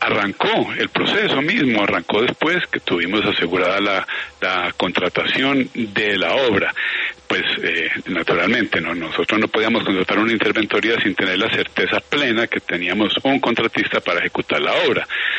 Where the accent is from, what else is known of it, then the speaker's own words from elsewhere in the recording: Antioquia, Colombia; Pues yo soy paisa